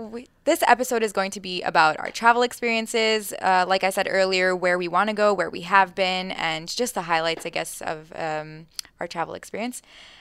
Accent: Lefkada, Ionian Islands, Greece; So I'm from Lefkada in Greece, which is in the northwest of Greece. It's part of the Ionian Sea, one of the seven islands in the Ionian Sea.

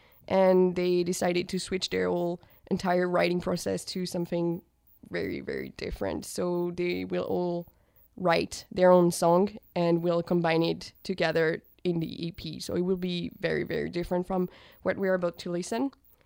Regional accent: Lyon, Auvergne-Rhône-Alpes, France; English is a second language; Probably all the artists I know, the French ones, are from my hometown.

